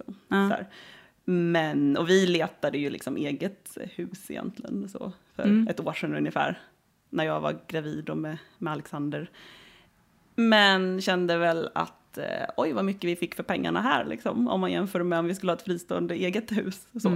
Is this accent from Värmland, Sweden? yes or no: no; Jönköping, Jönköping County, Sweden; now in Stockholm, Sweden; Jag är smålänning, jag vet inte om det hörs, men jag kommer från Jönköping och har bott i Stockholm i 8 år ungefär.